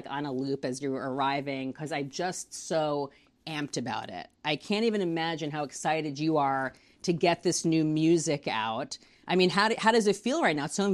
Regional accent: Rockland County, New York, United States; And although I'm not from New Jersey, I am from Rockland County, New York, which is about 20 minutes across the New York-New Jersey border.

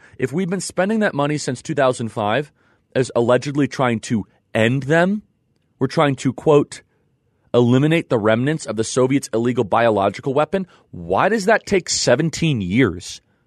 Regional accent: Illinois, United States; We're both from Illinois. I knew you years ago.

